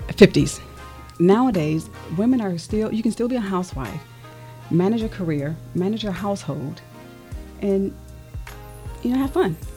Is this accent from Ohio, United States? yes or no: yes; Shaker Heights, Ohio, United States; Cleveland, yeah, I grew up in Shaker.